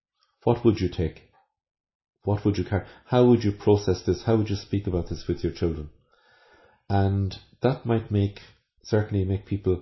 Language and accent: English; Ireland; And I would feel that we need, as good Irish people, to connect with them